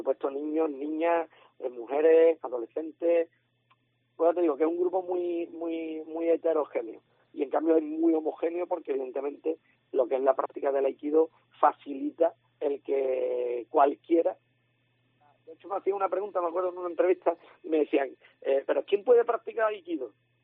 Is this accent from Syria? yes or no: no; Cádiz, Andalusia, Spain; born there; also born or lived in San Fernando; yo nací en Cádiz, yo he estado viviendo en San Fernando muchísimos años. Cierto es que hace 6 años ya va a ser que me fui a vivir a Chiclana